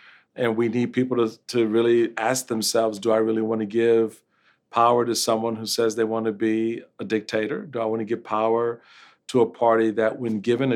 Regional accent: Washington, District of Columbia, United States; Politics in this town, I grew up here in Washington, D.C., and so I've seen the politics of this town firsthand for a long time and know it well.

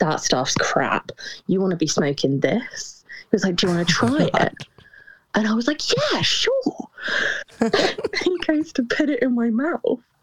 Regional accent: England, United Kingdom; I'm from England.

